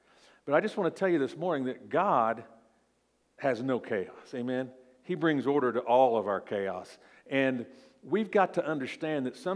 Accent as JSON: {"language": "English", "region": "Oklahoma", "country": "United States", "said": "But one thing they said on this show was that something is simple, break it down, because I'm from Oklahoma."}